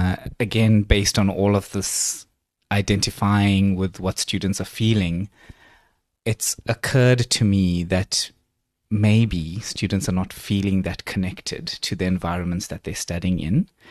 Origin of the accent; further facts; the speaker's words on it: Durban, KwaZulu-Natal, South Africa; moved away as an adult; now in Cape Town, South Africa; So The first movie came out in the year that I moved from Durban to Cape Town to study at UCT